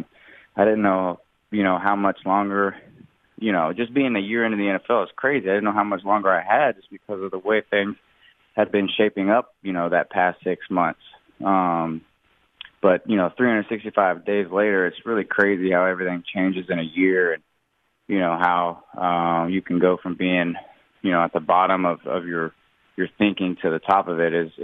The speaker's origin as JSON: {"language": "English", "town": "Charleston", "region": "West Virginia", "country": "United States", "tie": "born or raised there", "said": "I grew up in Charleston, West Virginia. It's just like 3.5 hours down the road."}